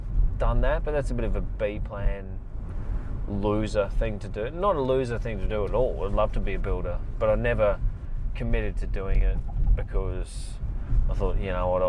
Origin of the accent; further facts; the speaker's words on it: Brisbane, Queensland, Australia; now in Sydney, Australia; When I moved to Sydney, I'm from Brisbane. I moved to Sydney